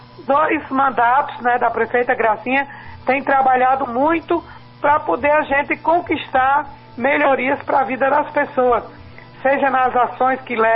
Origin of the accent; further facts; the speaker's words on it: Cícero Dantas, Bahia, Brazil; quando estou vindo lá da minha cidade, Cícero Dantas, para Salvador